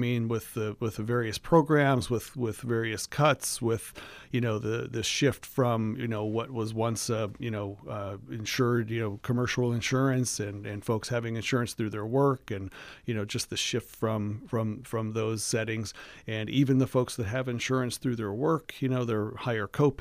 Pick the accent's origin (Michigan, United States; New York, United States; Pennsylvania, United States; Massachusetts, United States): Pennsylvania, United States; Johnstown; I grew up in the Johnstown, Altoona area. And I kind of liken Roseburg to Johnstown.